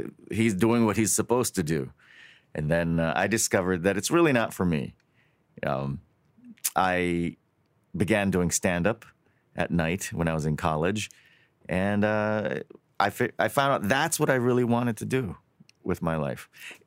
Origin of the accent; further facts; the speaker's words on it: Hawaii, United States; moved away; I was born and raised in Hawaii. I lived my whole life there. And then I moved to California about 10 years ago to do comedy full time.